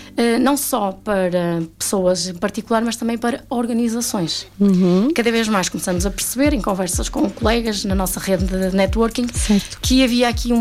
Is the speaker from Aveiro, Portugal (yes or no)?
yes; Ovar, Aveiro, Portugal; E eu sou daqui, de Arada, Ovar.